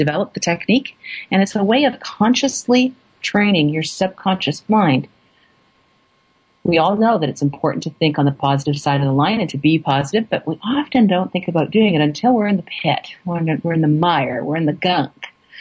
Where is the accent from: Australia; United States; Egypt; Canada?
Canada; I'm Canadian. That's a giveaway the way I say that last letter of the alphabet. I'm based in Calgary, Alberta, Canada